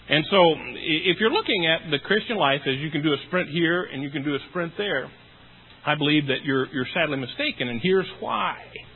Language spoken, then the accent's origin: English; Michigan, United States; now in Wisconsin, United States; I was born in Michigan. I was reared in Michigan. All the years of my life, went to school in Michigan, pastored in Michigan, until I came to Wisconsin